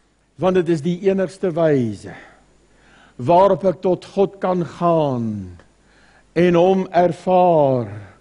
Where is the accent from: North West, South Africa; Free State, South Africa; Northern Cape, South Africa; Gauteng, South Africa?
Free State, South Africa; Nou ja, ek het in die Vrystaatse goudvelde groot geword